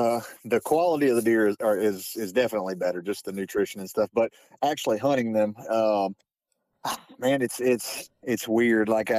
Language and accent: English; Minden, Louisiana, United States; I'm from up your way originally. Not quite to Sterlington, but I'm north central Louisiana. I grew up in Minden, and then my family's all around the Ruston, Arcadia area.